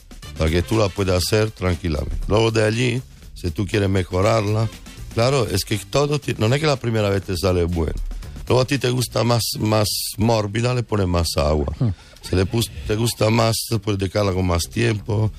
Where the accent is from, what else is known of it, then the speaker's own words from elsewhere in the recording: Catalonia, Spain; Som mig català.